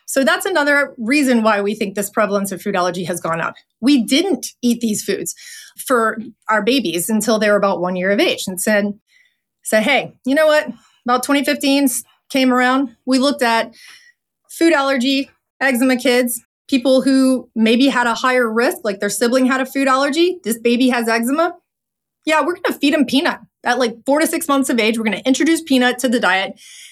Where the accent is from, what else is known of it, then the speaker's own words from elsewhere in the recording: Louisiana, United States; So I'm Cajun.